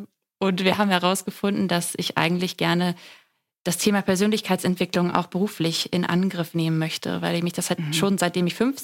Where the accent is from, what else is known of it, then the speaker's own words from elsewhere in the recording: Oldenburg, Lower Saxony, Germany; now in Berlin, Germany; Ich komme aus Oldenburg, dort wo Kedo auch gerade ist. Dort bin ich geboren, lebe jetzt aber in Berlin und gemeinsam mit meinem Freund.